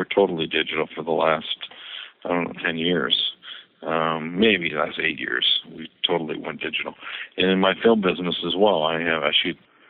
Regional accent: Los Angeles, California, United States; I grew up in Los Angeles.

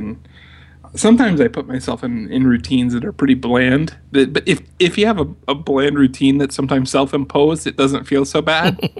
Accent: Illinois, United States; born there; No, I was born in Illinois and then was in the military.

